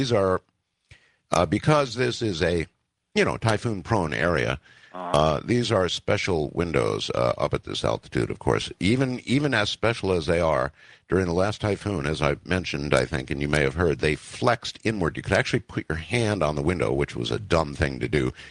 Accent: United States; So I remain an American, but -P for Filipino.

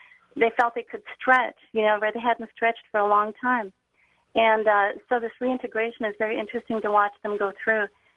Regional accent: Baltimore, Maryland, United States; I'm from Baltimore.

